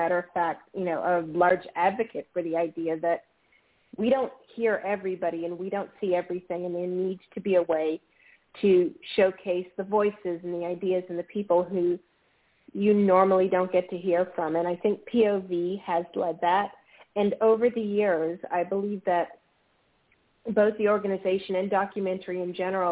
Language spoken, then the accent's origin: English; Mississippi, United States; I grew up in Mississippi, as people would say.